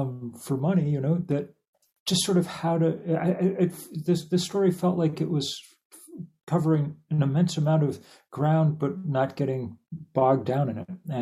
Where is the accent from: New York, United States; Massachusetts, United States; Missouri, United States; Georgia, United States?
Massachusetts, United States; Lexington; I grew up in Lexington and I was a tour guide on the Battle Green.